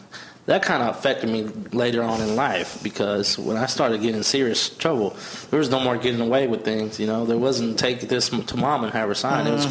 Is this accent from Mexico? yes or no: yes; Mexico; moved away; I grew up in Mexico, but I never got introduced to drugs or drinking while I was down there. We moved here.